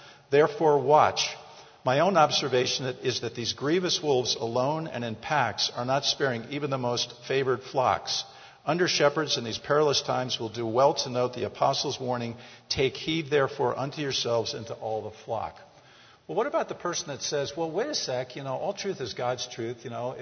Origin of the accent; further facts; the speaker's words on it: Connecticut, United States; I came from a very liberal church on the East Coast. I'm from Connecticut.